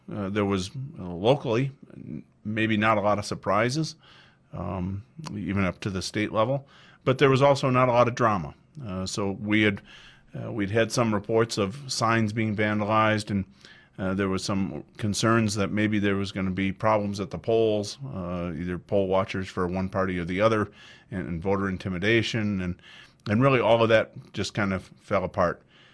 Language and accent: English; United States; So overall, I was very pleased as an American